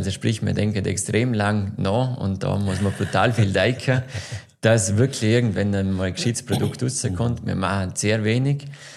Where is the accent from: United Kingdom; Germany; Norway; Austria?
Austria; Vorarlberg; bin ich als Vorarlberger, in Vorarlberg als Architekt wahrgenommen worden